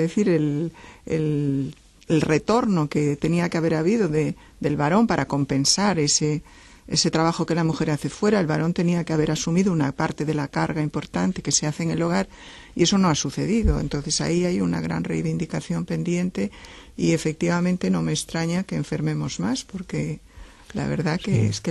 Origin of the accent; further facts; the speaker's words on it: Galicia, Spain; Por ejemplo, yo pienso en Galicia, ¿no? Yo soy gallega